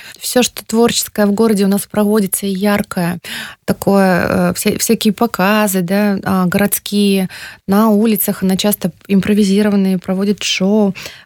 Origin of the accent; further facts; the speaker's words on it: Kara-Kul, Jalal-Abad Region, Kyrgyzstan; Я нет. Я здесь родилась, в Талаской области на тот момент. Сейчас это уже Джалалабад, город Каракуль. Я оттуда.